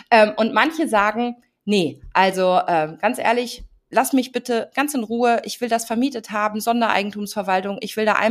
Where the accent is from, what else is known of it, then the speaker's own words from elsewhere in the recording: North Rhine-Westphalia, Germany; ich komme ja aus der Nähe von Bielefeld